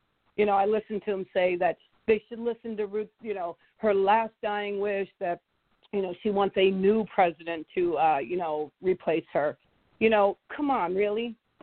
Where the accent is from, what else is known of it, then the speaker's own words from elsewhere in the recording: San Diego, California, United States; now in New York, United States; because I grew up in San Diego and then I moved to New York